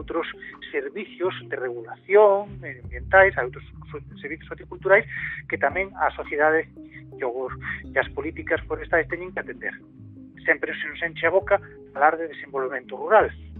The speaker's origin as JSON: {"language": "Galician", "region": "Galicia", "country": "Spain", "said": "Como galegos sabemos que podemos apostar polo castiñeiro"}